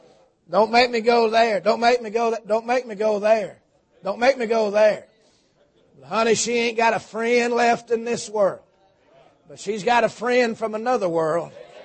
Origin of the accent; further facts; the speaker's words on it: Tunnel Hill, Georgia, United States; I doubt they say Yahoo in the Hebrew. But I'm from Tunnel Hill. I say Yahoo if I want to.